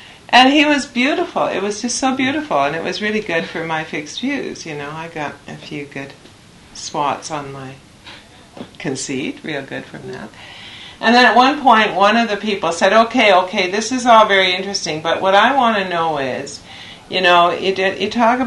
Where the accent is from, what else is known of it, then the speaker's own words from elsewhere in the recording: Calgary, Alberta, Canada; I know I have my fixed views about Calgary, having spent my younger days there.